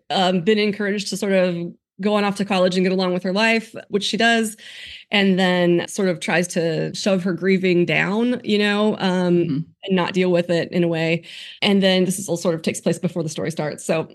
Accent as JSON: {"language": "English", "region": "Ohio", "country": "United States", "tie": "born or raised there", "said": "I grew up in Ohio, and we would just go camp on the Outer Banks in Frisco at the National Seashore Campground every summer"}